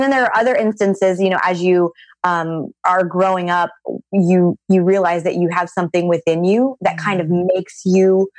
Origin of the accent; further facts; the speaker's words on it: South Dakota, United States; You're from Michigan and I am from South Dakota.